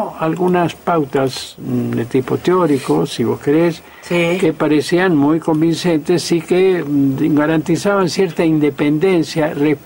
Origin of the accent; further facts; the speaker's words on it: Rivera, Buenos Aires Province, Argentina; born there; En un pueblo lindero que se llama Rivera, cerca de, en la frontera prácticamente, entre Buenos Aires y La Pampa.